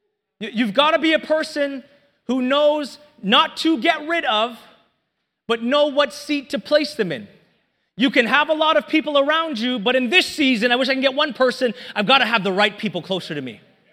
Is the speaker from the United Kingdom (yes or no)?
no; Toronto, Ontario, Canada; I'm from Toronto